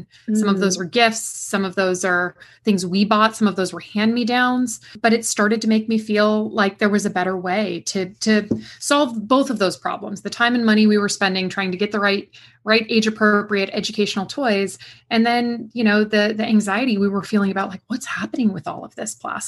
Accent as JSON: {"language": "English", "region": "West Coast", "country": "United States", "lives_now": "Durham, United States", "said": "here based in Durham, North Carolina, where we are enjoying an unbelievably hot and muggy summer. I'm from the West Coast originally, so I love the dry heat."}